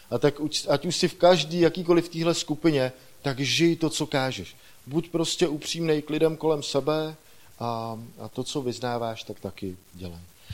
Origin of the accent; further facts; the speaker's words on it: Šluknov, Ústí nad Labem Region, Czechia; já jsem ze Šluknova, to je asi 250 kilometrů